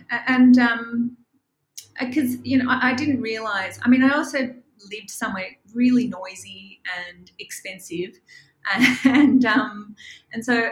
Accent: Frankston, Victoria, Australia; I didn't grow up in regional Victoria. I grew up in Frankston, actually.

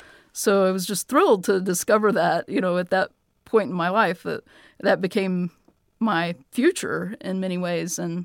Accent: Texas, United States; So I grew up in Texas in the Dallas-Fort Worth area, and I went to undergraduate school there.

